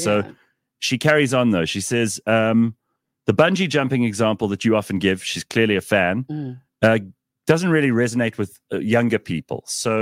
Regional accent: South Africa; I am a South African optimist.

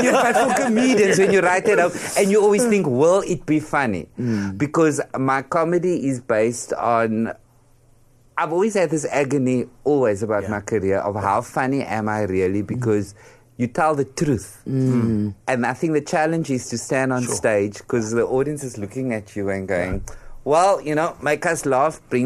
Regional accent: Western Cape, South Africa; Obviously, I would, growing up in the Cape, had brown funerals.

